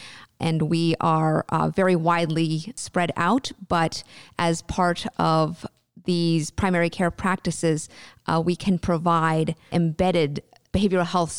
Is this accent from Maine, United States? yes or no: yes; Maine, United States; also born or lived in Thailand; was born in Thailand, and at age 2, I was adopted by Caucasian parents. I grew up in southern Maine, lived in Maine for most of my life, and as they put it, I assimilated a little bit too well.